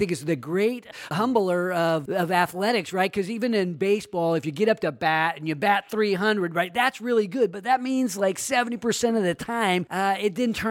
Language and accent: English; Roseville, California, United States; This is, you know, Sacramento is, I think, all of our town, but I grew up in Roseville.